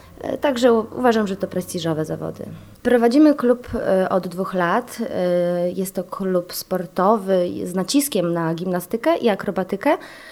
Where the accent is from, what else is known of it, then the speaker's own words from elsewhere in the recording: Warsaw, Masovian Voivodeship, Poland; now in Człuchów, Poland; Wywodzę się z akrobatyki sportowej, pochodzę z Warszawy, tam też trenowałam zawodowo ten sport i przełożyłam teraz tą pasję tutaj w Człuchowie, tak?